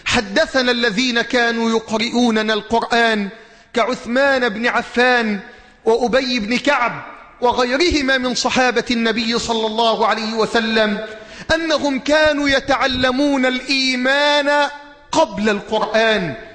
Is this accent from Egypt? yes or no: yes; Egypt